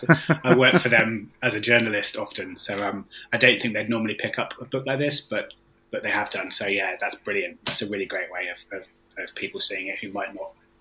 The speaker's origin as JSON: {"language": "English", "town": "Exeter", "region": "South West England", "country": "United Kingdom", "tie": "born or raised there", "said": "I grew up in Devon, in Exeter, exactly the cultural capital of the world."}